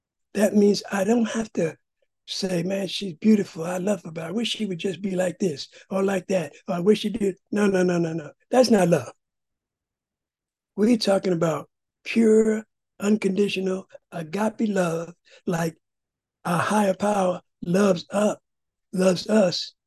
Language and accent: English; Puerto Rico; I was raised in Catholicism. Most Puerto Rican families are. We're very poor.